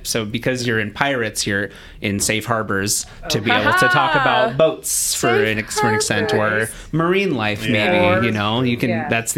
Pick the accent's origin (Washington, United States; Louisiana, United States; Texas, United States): Washington, United States; I'm from the West Seattle area as of late, and I grew up further south of Seattle.